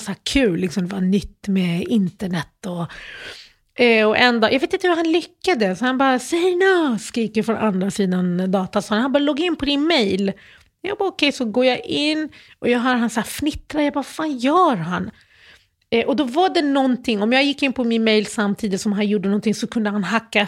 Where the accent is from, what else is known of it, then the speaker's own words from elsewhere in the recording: Malmö, Skåne, Sweden; moved away as an adult; Så då växte jag upp i Malmö. Och jag flyttade från Malmö för typ 19 år sedan.